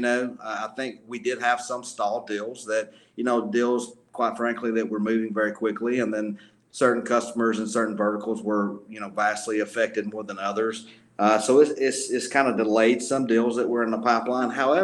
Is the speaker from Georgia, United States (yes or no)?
yes; Georgia, United States; You know, I'm from North Georgia.